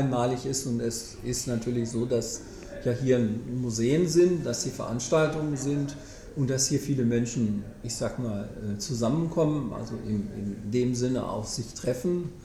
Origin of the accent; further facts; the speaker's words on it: Stuttgart, Baden-Württemberg, Germany; now in Essen, Germany; ich bin nicht im Ruhrgebiet geboren, ich komme aus Stuttgart ursprünglich. Ich bin aber Anfang der 70er Jahre hier nach Essen gekommen und habe das ursprüngliche Ruhrgebiet noch kennenlernen dürfen.